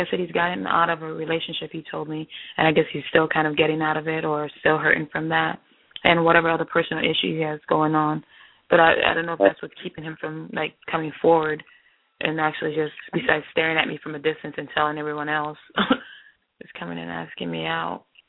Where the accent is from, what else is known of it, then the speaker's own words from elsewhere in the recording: Miami, Florida, United States; now in North Carolina, United States; Well, that's Miami, but I no longer live there. I live in North Carolina now.